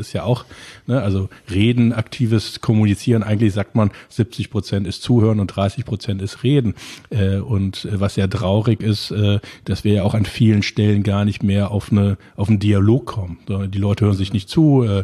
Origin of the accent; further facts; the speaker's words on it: Cologne, North Rhine-Westphalia, Germany; born there; Nein, ich bin ja gebürtiger Kölner